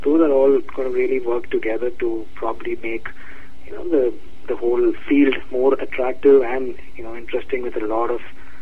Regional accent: India; moved away as an adult; I grew up in a family of bankers and managers. And I grew up in India. I did my bachelor's in instrumentation and process control and all that in Mumbai, India. And I came here

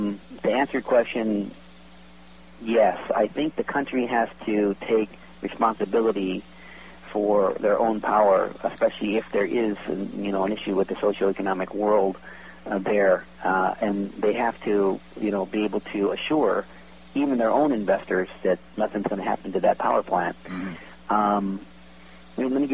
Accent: Hawaii, United States; Well, you know … is a Hawaiian name, and I grew up in Hawaii, so obviously my heart goes to Hawaii

